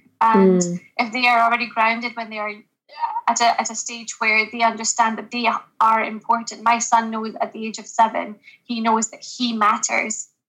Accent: Scotland, United Kingdom; I'm from Scotland. I'm born and raised here.

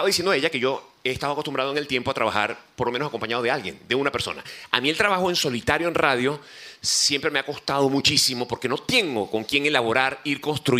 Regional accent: Venezuela; moved away; De hecho, en Venezuela, mi país natal, me buscaban para hacer comerciales

